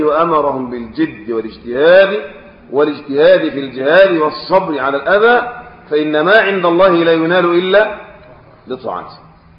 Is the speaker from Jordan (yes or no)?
no; Egypt; ده عندنا احنا الآن في مصر أو في عامة الدول العربية يصلح أن يدخل الجيش؟ خلي بالك عندنا في مصر